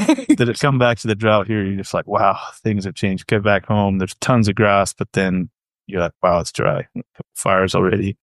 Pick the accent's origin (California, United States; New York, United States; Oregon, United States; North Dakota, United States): Oregon, United States; Jordan Valley; I grew up in Jordan Valley, Oregon on the Idaho side.